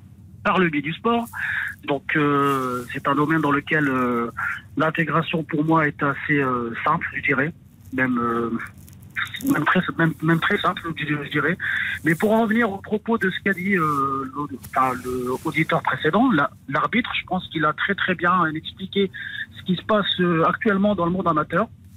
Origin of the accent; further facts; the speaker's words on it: France; born there; Donc je suis français, je suis né en France, mais d'origine maghrébine, d'origine marocaine